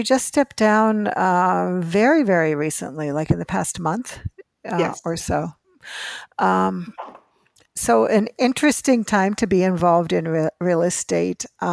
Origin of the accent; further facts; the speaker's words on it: Ohio, United States; So I'm sorry, I'm from Ohio.